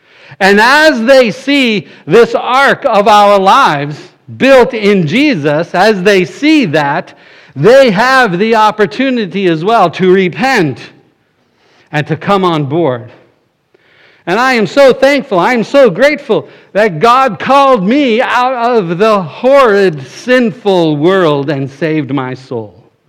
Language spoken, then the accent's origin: English; Florida, United States; now in West Virginia, United States; here we are in little old West Virginia. Can you believe it? I'm from Florida. I can't believe I'm here still.